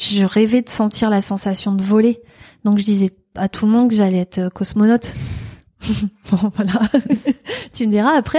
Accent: Ajaccio, Corsica, France; also born or lived in Étaples / Alpe d'Huez; Je suis née dans le Nord-Pas-de-Calais, à Étaples-sur-Mer. Ensuite, j'ai grandi à Ajaccio, en Corse. Et j'ai fini, la fin de mon enfance, le début de mon adolescence, dans les Alpes, à l'Alpe d'Huez exactement.

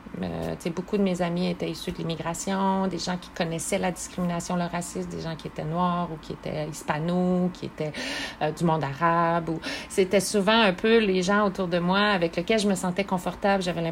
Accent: Témiscamingue, Quebec, Canada; also born or lived in Côte-Nord; parce que j'ai grandi en anglais, en Témiscamingue, communauté française. Ma mère est francophone, s'est battue pour la langue française beaucoup. Alors, j'ai étudié en français toute ma vie.

